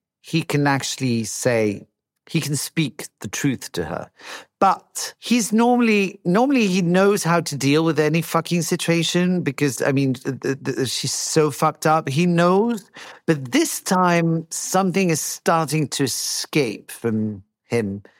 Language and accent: English; France; English is a second language; But where are you from?" And I said, "I'm from France." "No, you're not. I've never heard a French person speak English like that.